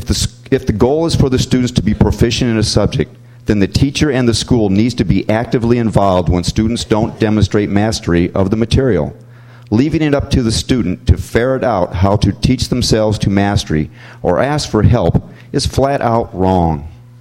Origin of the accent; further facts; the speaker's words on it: San Luis Obispo, California, United States; I'm from San Luis Obispo.